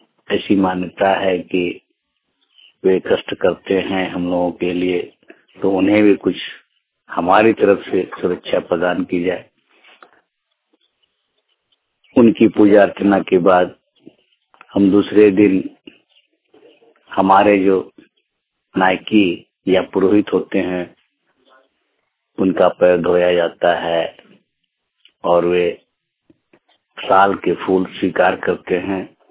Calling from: Ginni Pahadi, Jharkhand, India; गिन्नी पहाड़ी से बोल रहा हूँ। हम संथाल समाज से आते हैं।

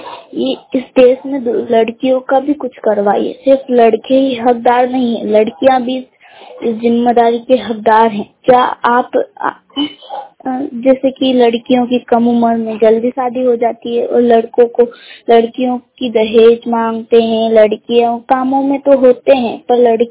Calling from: Kelod, India; मैं MP जिला से बोल रही हूँ और मैं केलोद गांव में हूँ और मैं केलोद गांव में से बोल रही हूँ।

